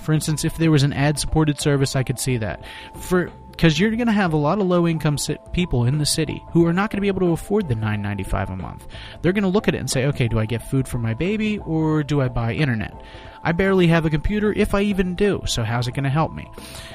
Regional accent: Philadelphia, Pennsylvania, United States; in case you didn't know, I'm from Philadelphia

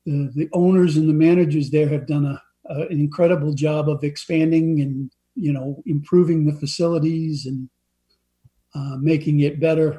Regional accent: Massachusetts, United States; We both grew up in Massachusetts.

